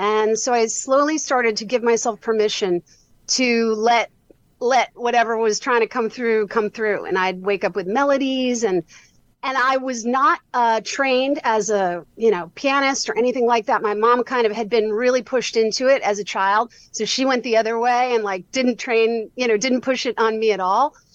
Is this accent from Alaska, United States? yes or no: no; New York City, New York, United States; My mom was a successful Broadway composer lyricist, and I grew up in New York City.